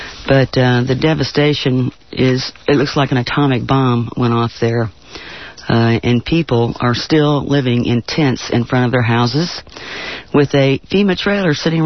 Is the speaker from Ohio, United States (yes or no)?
no; Gulfport, Mississippi, United States; I grew up in Gulfport, Biloxi area of Mississippi. My parents lived there for 37 years